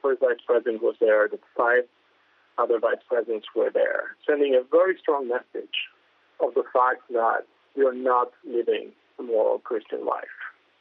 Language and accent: English; Argentina; In many ways, it makes me think of my own personal background. I am from Argentina, and Pope John Paul II visited Argentina in 1987.